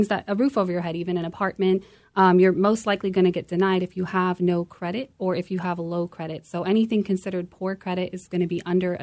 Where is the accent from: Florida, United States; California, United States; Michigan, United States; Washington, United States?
Florida, United States; St. Petersburg; So I was born and raised here in St. Petersburg, Florida, moved to Tampa, lived in Brandon for a little bit.